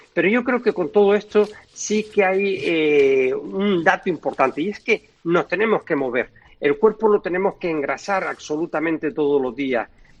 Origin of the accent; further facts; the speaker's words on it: Canary Islands, Spain; Yo soy canario y se van a enfadar mucho conmigo, mi gente de allí